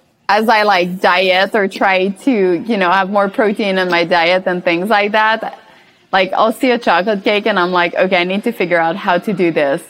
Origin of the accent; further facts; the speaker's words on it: Canada; I don't really know who that is.